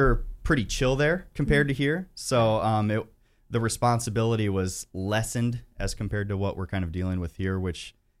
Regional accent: Columbus Grove, Ohio, United States; So I'm from Northwest Ohio, which is Columbus Grove in between Lima and Findlay. So it's just about an hour and a half north of here.

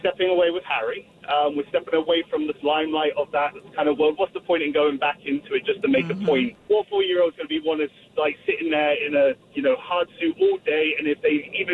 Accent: England, United Kingdom; I'm from England. The people in England are quite progressive.

